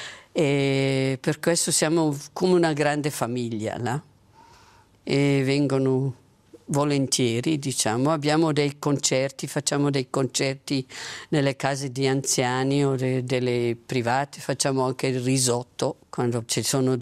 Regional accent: Malcantone, Ticino, Switzerland; moved away as an adult; now in Zurich, Switzerland; sono dal Malcantone. Sono andata a Zurigo nel 1971

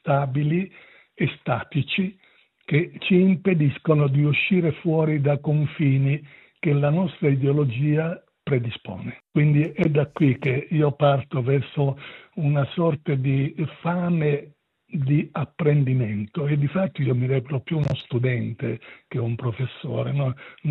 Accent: Naples, Campania, Italy; accent: Neapolitan; now in Switzerland; come si sentirà dal mio accento, io sono un napoletano e anche se sono da 63 anni in Svizzera, il mio accento credo che resti e che tradisca la mia origine.

